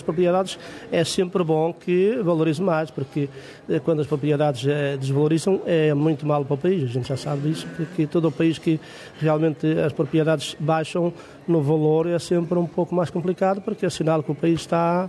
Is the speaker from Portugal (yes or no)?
yes; Machico, Madeira, Portugal; Sou da Madeira, Machico, da Madeira.